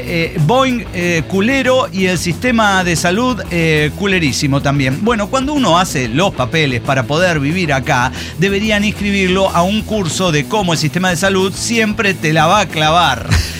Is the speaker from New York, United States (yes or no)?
no; Seattle, Washington, United States; Sí, soy de Seattle, me vale verga.